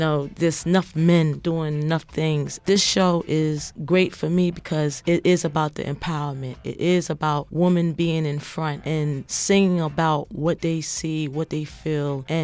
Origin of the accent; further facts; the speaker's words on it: Philadelphia, Pennsylvania, United States; born there; I'm from the East Coast. I was born in Philadelphia.